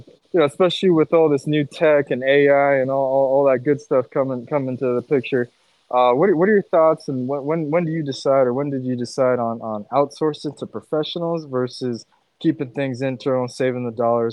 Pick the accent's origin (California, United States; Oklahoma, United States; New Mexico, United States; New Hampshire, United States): California, United States; Yeah, I got to do our part as a Californian, go support these San Francisco restaurants.